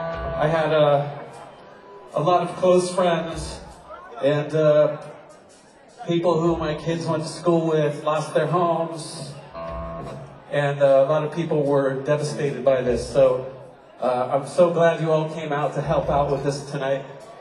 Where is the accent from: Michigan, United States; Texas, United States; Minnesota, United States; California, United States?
California, United States; Los Angeles; That's my childhood growing up. That's my growing up in Los Angeles. That's like the hometown band.